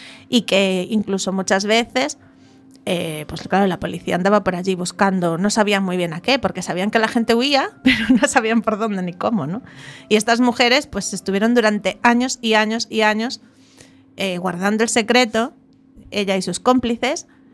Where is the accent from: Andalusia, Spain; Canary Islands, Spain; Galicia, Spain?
Galicia, Spain; porque somos así los gallegos